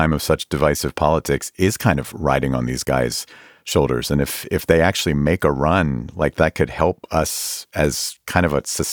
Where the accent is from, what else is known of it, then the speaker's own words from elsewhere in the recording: Lancaster, Pennsylvania, United States; I mean, I grew up in Lancaster, like, you know, a half hour away.